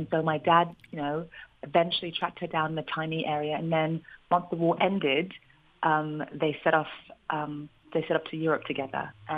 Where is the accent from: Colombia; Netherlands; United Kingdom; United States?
United Kingdom; England; when you're a minority growing up in England in the late 80s, I mean, it can be quite difficult.